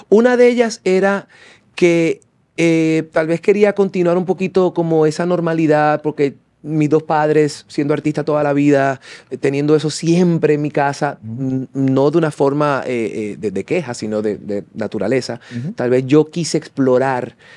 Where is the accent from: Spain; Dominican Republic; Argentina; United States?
Dominican Republic; Dominicana, donde hice todo mi high school, por eso también tengo raíces muy profundas allá. O sea, toda mi adolescencia la viví en Dominicana.